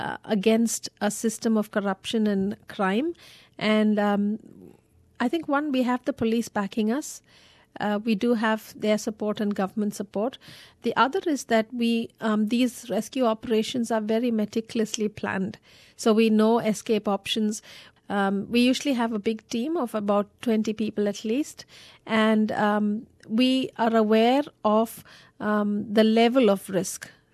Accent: India; Well, my message is really an appeal that being an Indian, I think it will take all of us to make an impact in our country. Our country is ours, and we need to protect our women and children.

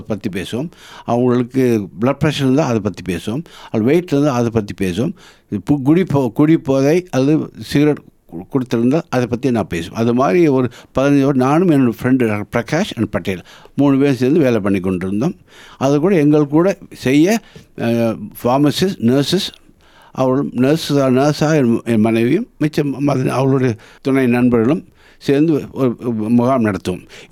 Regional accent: Ooty, Tamil Nadu, India; moved away as an adult; now in Australia; நான் பிறந்து வளர்ந்ததெல்லாம் ஊட்டியில், என் இந்தியாவில் தான் பிறந்து வளர்ந்ததெல்லாம். ஆனால் இங்கே வந்து 40 வருடம் ஆகிவிட்டது. அதனால் ஆஸ்திரேலியா தான் என்னுடைய சொந்தமான வீடும் நாடும் என்று நான் நினைக்கின்றேன்.

